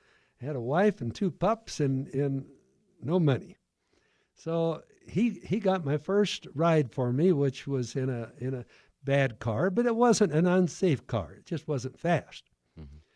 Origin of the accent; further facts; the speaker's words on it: Albuquerque, New Mexico, United States; have just been a very, very, very fortunate family. Number one, fortunate that we were raised in Albuquerque or New Mexico, but Albuquerque.